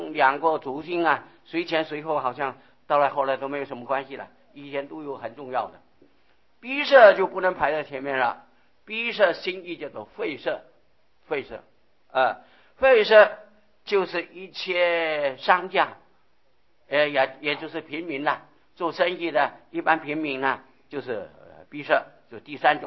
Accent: Hsinchu, Hsinchu County, Taiwan; moved away; 我到这边来好像不曾听过这个三教九流的话，我的故乡新竹狮头山

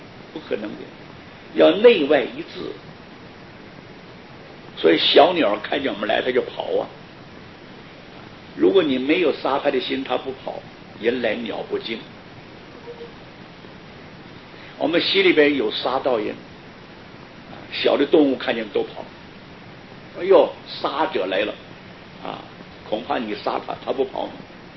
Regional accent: Taiwan; 我们台湾话叫做圆顶了，圆顶是台湾话，外省不叫圆顶

